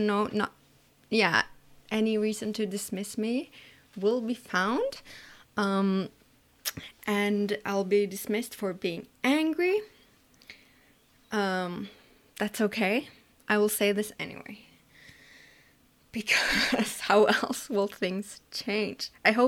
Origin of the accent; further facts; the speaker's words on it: Norway; English is a second language; I'm from Norway. I'm almost 30.